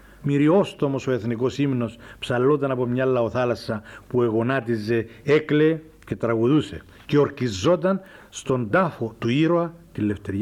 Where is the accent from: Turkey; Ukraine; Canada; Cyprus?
Cyprus; Gialousa, Famagusta District; Είμαστε σχεδόν χωριανοί από το Ριζοκάρπασο εκείνος, εγώ από την Γελούσα.